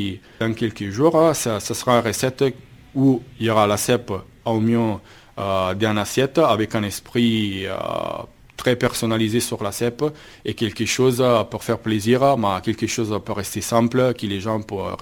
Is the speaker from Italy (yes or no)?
yes; Milan, Lombardy, Italy; je viens de Milan. Bon, dans mon enfance et tout, risotto au CEP, ma mère, c'était un peu ça qu'on mangeait les dimanches